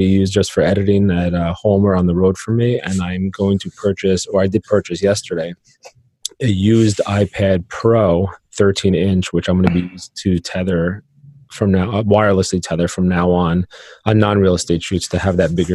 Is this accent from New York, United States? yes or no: yes; New York, United States; here from New York.